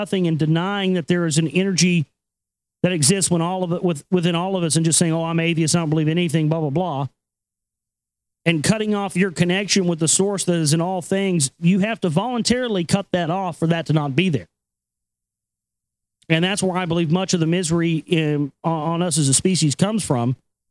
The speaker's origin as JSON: {"language": "English", "town": "Dallas", "region": "Texas", "country": "United States", "tie": "born or raised there", "said": "growing up in the South down here in Dallas and the outlying areas of Dallas and Bible Belt Central down here, man"}